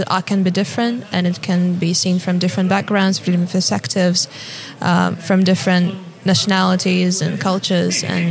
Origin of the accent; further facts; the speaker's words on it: Kazakhstan; and I'm from Kazakhstan.